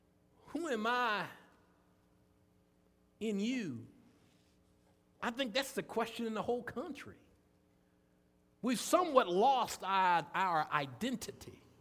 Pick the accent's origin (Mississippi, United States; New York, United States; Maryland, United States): Mississippi, United States; Hattiesburg; We're from Hattiesburg, Mississippi.